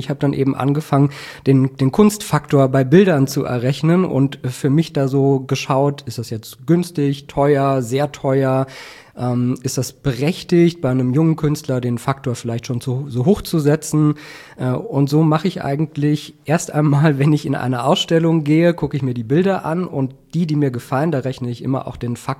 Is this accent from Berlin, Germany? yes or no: yes; Berlin, Germany; in Berlin, wo ich herkomme